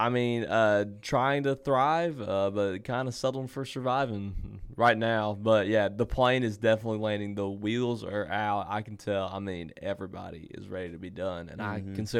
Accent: Irmo, South Carolina, United States; I grew up in Irmo, South Carolina, which is Hornets country.

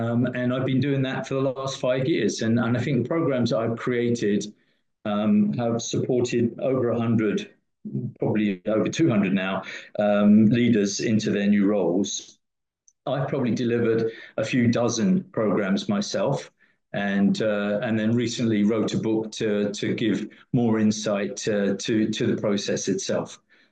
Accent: United Kingdom; moved away; So I, as my accent will infer, I came over from the UK quite a long time ago, about 30-something years ago.

